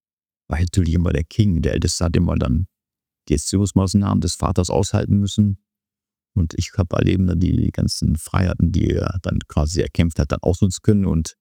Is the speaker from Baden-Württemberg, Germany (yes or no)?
no; Düsseldorf, North Rhine-Westphalia, Germany; Ja, natürlich mitten in der Bäckerei aufgewachsen und bin tatsächlich geboren eher in Bilk